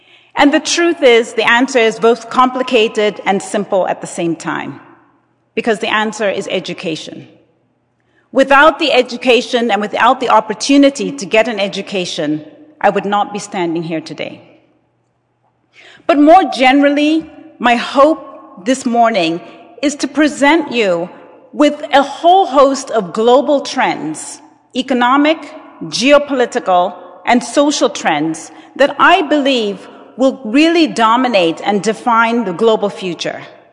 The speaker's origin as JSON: {"language": "English", "country": "Zambia", "tie": "born there", "said": "I was born in Zambia, and I was raised as a Presbyterian, and I'm sure you can tell I attended Catholic boarding school."}